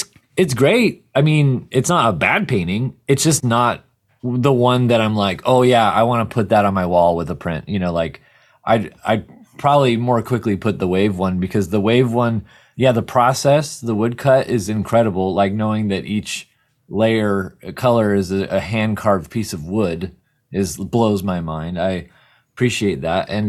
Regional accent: SeaTac, Washington, United States; Yeah, I grew up in SeaTac, Washington, which is right by the airport and outside Seattle or south of Seattle.

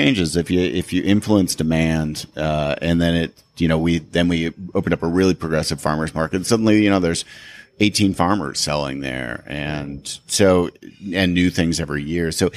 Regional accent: Canada; I'm a Canadian kid who cooks Southern food with French and Italian mm-hmm. influence.

